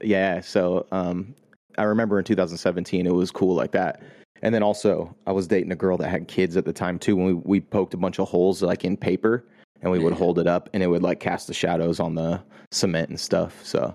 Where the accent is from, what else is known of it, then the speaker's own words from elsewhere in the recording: Philippines; I don't care. I'm Filipino. Those Japanese oppressors, man.